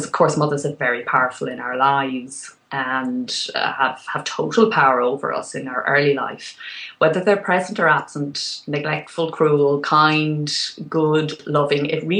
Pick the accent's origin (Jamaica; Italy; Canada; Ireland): Ireland; people are often surprised when they find out that I'm Irish